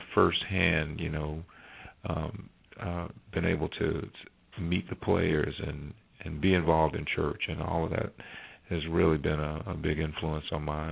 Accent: the South, United States; living here in the South and being a Southerner.

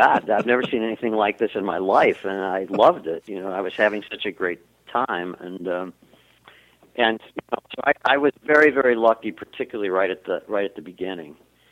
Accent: Milwaukee, Wisconsin, United States; also born or lived in Chicago; I grew up in Milwaukee, Wisconsin, and, you know, I think my lofty ambition then was to host a game show

